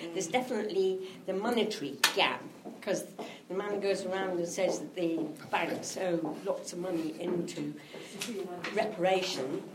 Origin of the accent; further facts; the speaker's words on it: London, United Kingdom; And I'm from West London.